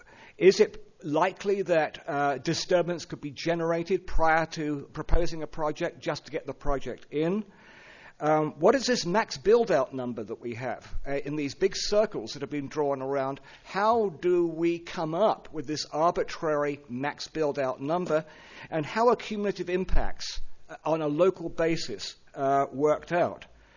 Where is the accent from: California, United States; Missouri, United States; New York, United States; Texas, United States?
California, United States; Los Osos; from Los Osos